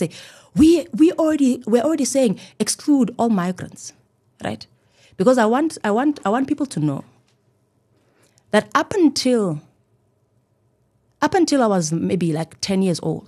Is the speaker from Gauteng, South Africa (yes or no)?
no; Eastern Cape, South Africa; So I'm from the Eastern Cape.